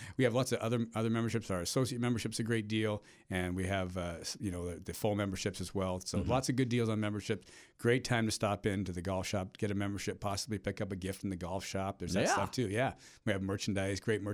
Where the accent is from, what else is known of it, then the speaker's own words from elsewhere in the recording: Canada; I come from Canada, so we call them, it's a toque.